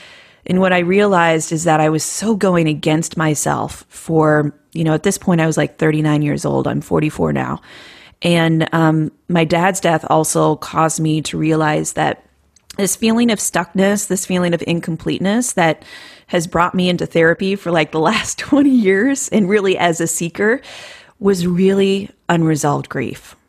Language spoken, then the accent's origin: English; Iowa, United States; So I flew back to Cedar Rapids. I'm from Iowa.